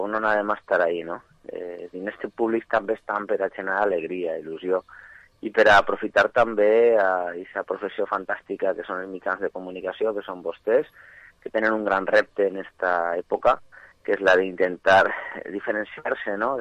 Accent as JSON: {"language": "Catalan", "region": "Valencian Community", "country": "Spain", "first_language": "Valencian", "said": "Sent el valencià, la meva llengua, parlen les meues les expressions que nosaltres diem quan ens enfadem"}